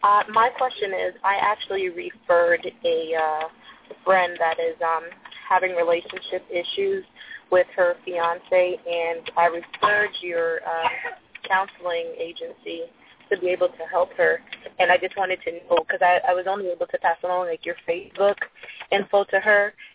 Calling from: Atlanta, Georgia, United States; also born or lived in Philadelphia; I currently live in Atlanta, but I used to live in Philadelphia.

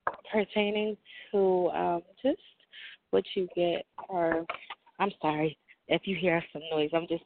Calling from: New Jersey, United States; I'm calling from New Jersey.

